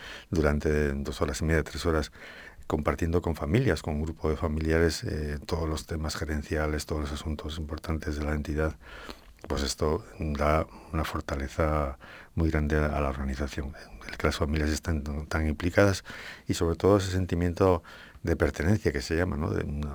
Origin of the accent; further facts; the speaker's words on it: Cantabria, Spain; Y esto, como cántabros, nos llena de orgullo también, ¿no?